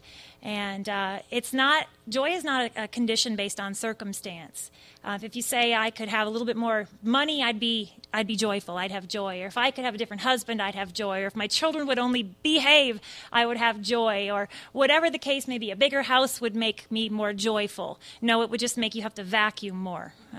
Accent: Michigan, United States; I'm not just from Michigan, I'm from the UP, the Upper Peninsula of Michigan. It gets like 30 below and just stays there for a long time, it seems like.

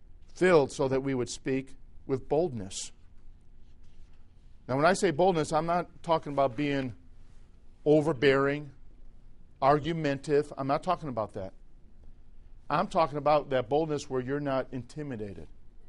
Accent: Chicago, Illinois, United States; I said, I'm from Chicago. I'm a Bears fan.

